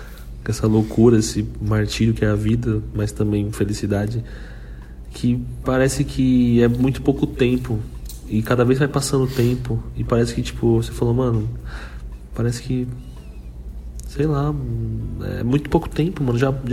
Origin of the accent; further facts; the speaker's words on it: São Paulo, Brazil; A gente é paulista, né, meu?